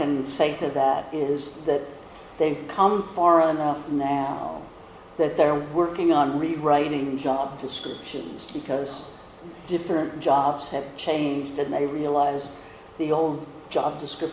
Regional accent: California, United States; hi, I'm from California.

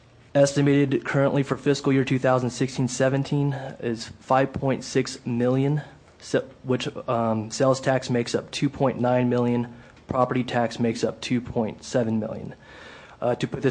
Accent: Hanford, California, United States; Hanford, California.

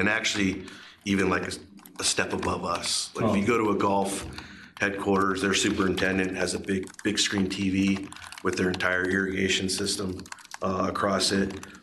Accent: Alaska, United States; now in Colorado, United States; I'm from Alaska originally, but I moved to Colorado in 1992.

